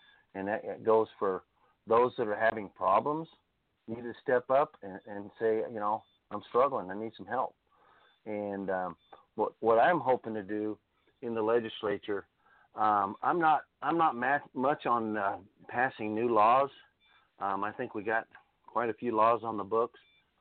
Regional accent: Benson, United States; And we grew up together there in Benson.

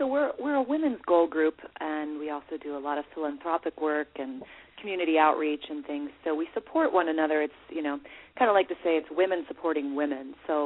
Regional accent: Columbus, Ohio, United States; I'm from originally from Columbus, Ohio, so more out your way, Elizabeth.

